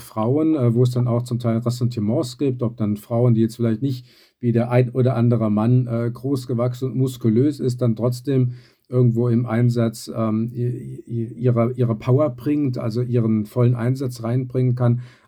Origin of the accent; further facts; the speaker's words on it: Saarland, Germany; Ich bin ja auch Saarländer.